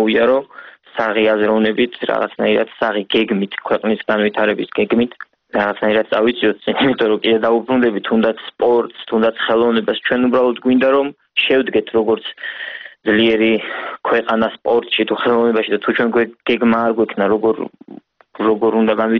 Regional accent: Rustavi, Kvemo Kartli, Georgia; მე რუსთავოზე გავიზარდე, რუსთავოზე ვცხოვრობ

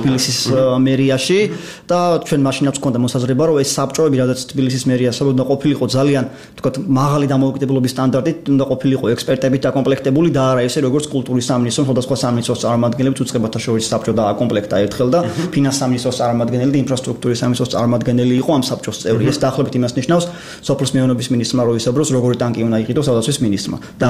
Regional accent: Batumi, Adjara, Georgia; მე ბათუმში დავიბადე გავიზარდე როცა მიწეს პერიოდულად ჩასვლა სამთვეში იქ 4-5 ერთხელ ხედავ რა სტრაფად იცვლება ქალაქი

